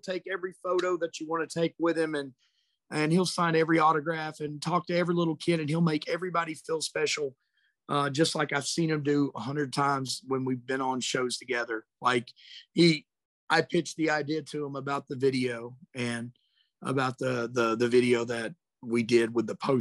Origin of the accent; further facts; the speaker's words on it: Harrison, Arkansas, United States; And so to have Jimmy in my corner in my hometown, in my favorite place to wrestle, you know, Harrison, Arkansas, Mid-States Wrestling